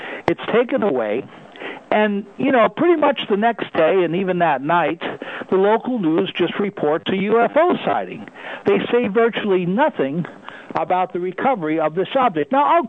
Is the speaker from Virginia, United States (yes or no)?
no; Long Island, New York, United States; I'm from Long Island, so in Long Island, years and years ago